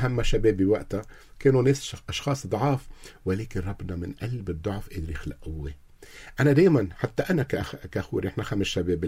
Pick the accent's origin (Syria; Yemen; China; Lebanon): Lebanon; أنا كمرسل لبناني مهندس صوت